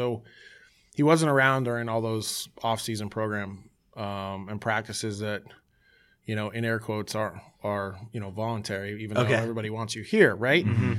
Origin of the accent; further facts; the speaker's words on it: Nebraska, United States; also born or lived in Colorado; I'm from Nebraska originally.